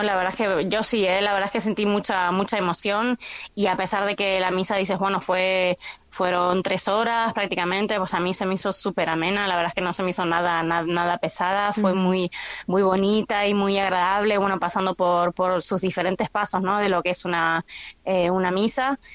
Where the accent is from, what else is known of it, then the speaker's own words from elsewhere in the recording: Buenos Aires, Argentina; born there; que es muy devota de la provincia de Buenos Aires, donde yo nací.